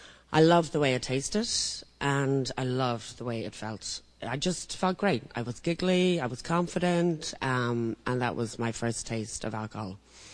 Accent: Dublin, Leinster, Ireland; I grew up in Dublin, Ireland. I was the youngest girl with siblings, 5 siblings.

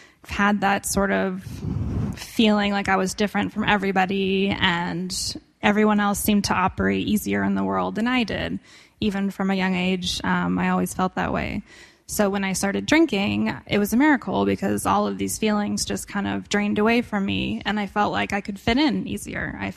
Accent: Arizona, United States; And I grew up in Arizona, and I went to Arizona State University on an academic scholarship

